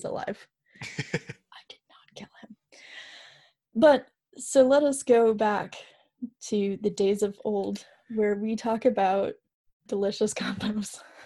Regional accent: Michigan, United States; Since I am hailing from Michigan, Hungry Howie's is a delicious pizza chain

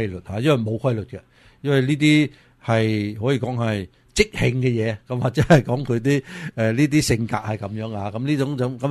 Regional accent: Taiwan; 作为台湾人嚟讲嘅话咧，其实咧好多时候都台湾人咧都觉得唔会打噶吓。

